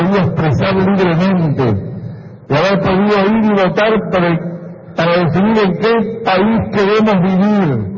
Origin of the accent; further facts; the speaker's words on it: Argentina; Y como argentino, siento una profunda emoción de ver lo que estamos logrando juntos.